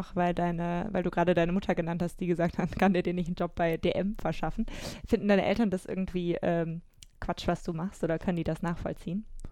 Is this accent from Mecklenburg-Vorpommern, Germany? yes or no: no; Cologne, North Rhine-Westphalia, Germany; Ich bin in Köln aufgewachsen und der Großteil meiner Freunde ist im Westen von Deutschland groß geworden.